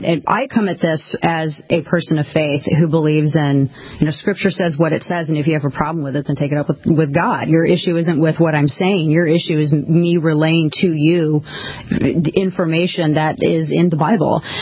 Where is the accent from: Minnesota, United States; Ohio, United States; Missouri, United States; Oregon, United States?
Missouri, United States; I'm from Southern Missouri. My family's from the Ozarks.